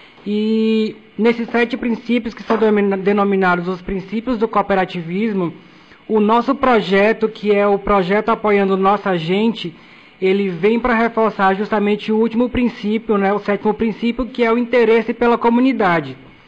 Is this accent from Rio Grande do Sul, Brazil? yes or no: no; Senhor do Bonfim, Bahia, Brazil; Bonfim é de onde eu vim.